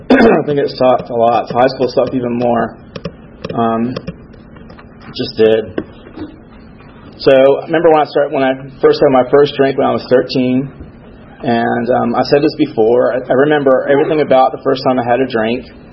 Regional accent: Stone Mountain, Georgia, United States; So we grew up out in Stone Mountain, and my dad was a heavy drinker, and he frightened us a lot.

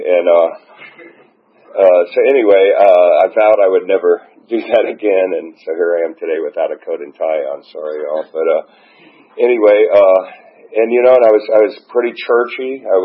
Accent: Atlanta, Georgia, United States; also born or lived in Florida; And I was born here in Atlanta, 1957, at Piedmont Hospital.

